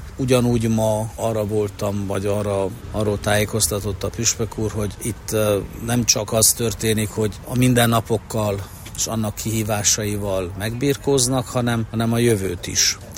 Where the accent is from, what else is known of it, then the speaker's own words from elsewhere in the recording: Székely Land, Romania; nekem is, mint székelyföldi magyar embernek, székelynek